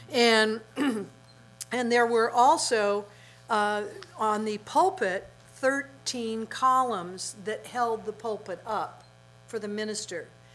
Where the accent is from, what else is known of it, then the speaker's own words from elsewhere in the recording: Chico, California, United States; as a child growing up in the First Christian Church here in Chico